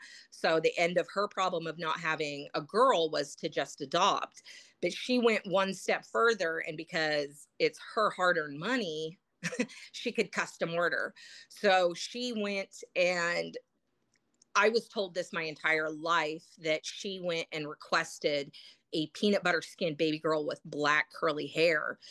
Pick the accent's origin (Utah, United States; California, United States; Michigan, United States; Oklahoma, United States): Utah, United States; So growing up in Utah, Mormons, and not being a Mormon child in my adoptive family was very difficult.